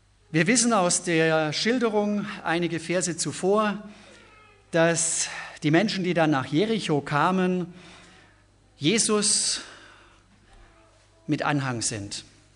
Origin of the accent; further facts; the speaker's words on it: Baden-Württemberg, Germany; Aufgewachsen bin ich im Schwarzwald, bin also Schwabe.